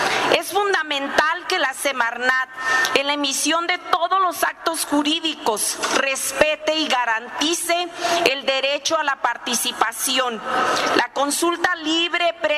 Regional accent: Baja California Sur, Mexico; igual que los que somos de Baja California

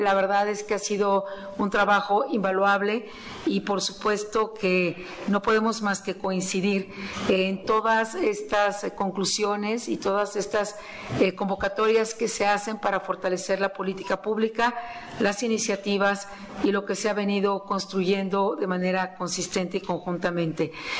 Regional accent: Mexico

